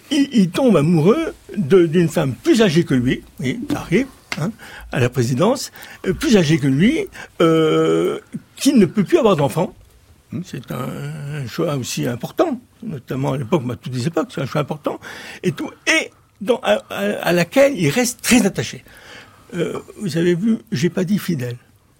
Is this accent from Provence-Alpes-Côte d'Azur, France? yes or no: no; Grand Est, France; Moi, je ne suis pas du Midi. Je suis Lorrain, et chez nous, on cache nos sentiments.